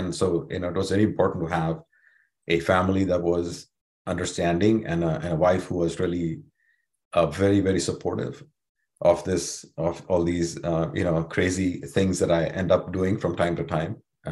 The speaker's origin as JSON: {"language": "English", "town": "Mumbai", "region": "Maharashtra", "country": "India", "tie": "born or raised there", "said": "So I was born in Mumbai. It was Bombay back then, but Mumbai, India. I grew up in a very, I'll just say, a middle class family."}